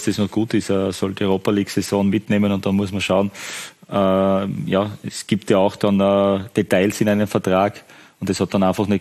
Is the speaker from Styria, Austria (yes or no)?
yes; Styria, Austria; für mich als Steirer das schon was Besonderes ist, auch bei Sturm Graz zu arbeiten.